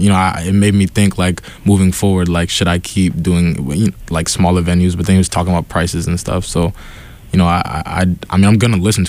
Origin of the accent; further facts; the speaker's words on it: Cambridge, Massachusetts, United States; Okay. Well, yeah … I'm 20 years old. I'm from Cambridge, Massachusetts.